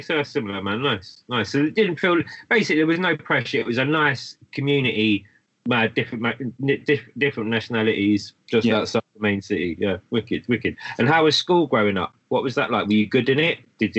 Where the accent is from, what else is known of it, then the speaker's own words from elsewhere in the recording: London, United Kingdom; born there; I was born in London. Growing up with my mum being Irish, there was this connection to Ireland